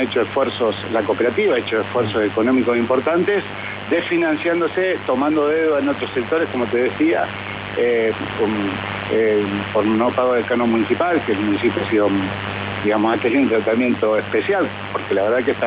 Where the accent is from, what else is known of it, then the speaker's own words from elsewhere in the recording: Neuquén, Argentina; somos todos argentinos, yo lo tengo recontra claro, pero a ver si se acuerdan un poquito de mis vecinos de Neuquén